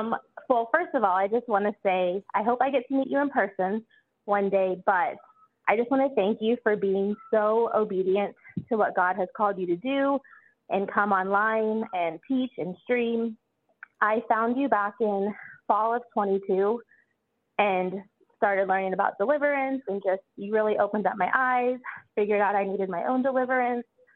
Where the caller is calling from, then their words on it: Hawaii, United States; Actually calling from Hawaii.